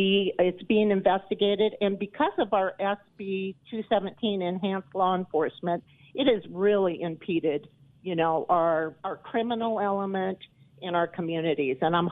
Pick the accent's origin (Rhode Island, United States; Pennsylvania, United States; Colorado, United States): Colorado, United States; Boulder; I'm a native, born and raised in Boulder, Colorado.